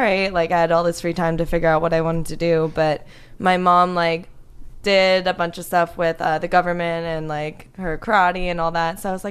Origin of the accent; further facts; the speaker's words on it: Florida, United States; also born or lived in Pittsburgh, Pennsylvania / Connecticut; Well, I was born in Pittsburgh, but then I lived in Connecticut for 9 years and then South Florida for the rest of my life.